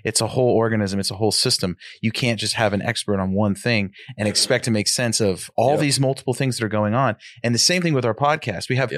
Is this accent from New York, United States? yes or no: no; Sacramento, California, United States; I grew up in Sac.